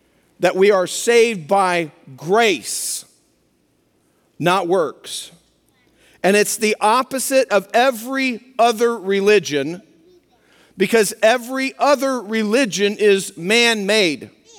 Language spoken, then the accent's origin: English; Midwest, United States; I think a lot of you, you know, we're from the Midwest.